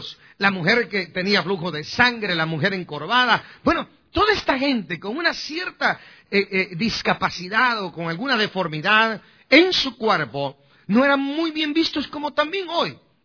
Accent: Guastatoya, El Progreso, Guatemala; mi pueblo, en Guastatoya, El Progreso, en Guatemala?

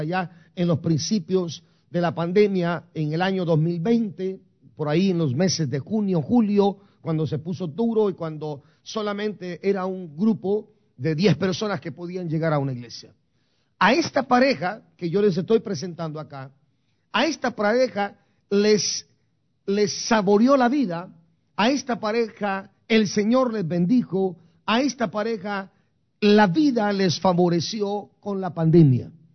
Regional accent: Guatemala; now in San Francisco, United States; ese día me vine de Guatemala para los Estados Unidos. No fue sino que hasta cuando llegué a San Francisco

